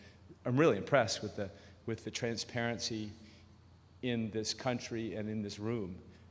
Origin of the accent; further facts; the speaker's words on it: Solana Beach, California, United States; I'm from Solana Beach.